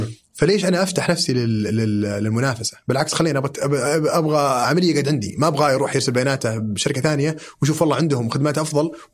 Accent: Saudi Arabia; عندنا في السعوديه

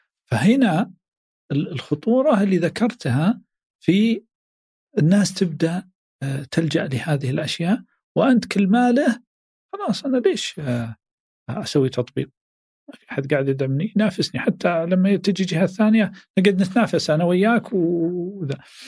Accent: Saudi Arabia; أنا الآن سعودي

